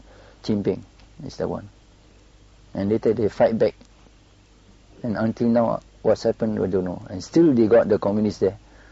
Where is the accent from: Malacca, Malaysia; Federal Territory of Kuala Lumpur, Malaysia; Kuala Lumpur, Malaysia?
Malacca, Malaysia; Because we come from Malacca, we do not know where to go.